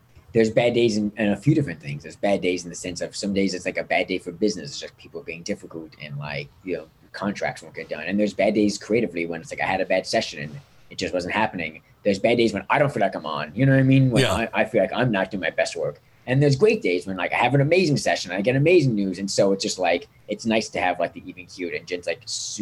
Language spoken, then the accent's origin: English; Charlotte, North Carolina, United States; also born or lived in Long Island, New York; Yeah, well, we really grew up in Charlotte, but I mean, we moved from Lo